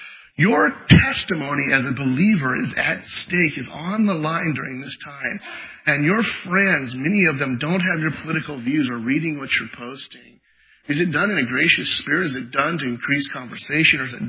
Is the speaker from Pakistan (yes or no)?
no; United States; Could I, as an American, say there is no good option